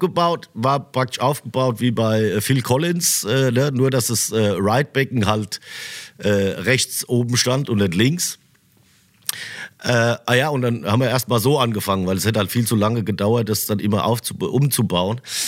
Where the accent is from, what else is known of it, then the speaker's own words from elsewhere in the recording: Fischbachtal, Hesse, Germany; also born or lived in Darmstadt; Also jetzt wohne ich in Darmstadt, aber früher halt im Odenwald, in so einem kleinen Dorf, Fischbachtal heißt das. Ja, da ist viel Wald und wenig Autobahn.